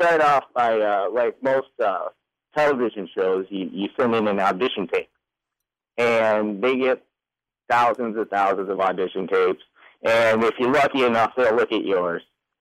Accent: East Lansing, Michigan, United States; I am from East Lansing, born and raised. I haven't left.

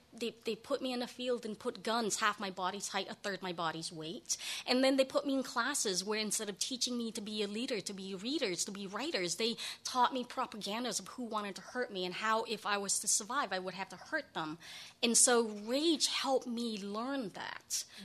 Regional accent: Cambodia; When I was growing up in the Khmer Rouge, and after my parents were killed and I ended up at various different camps and then at a child soldiers camp

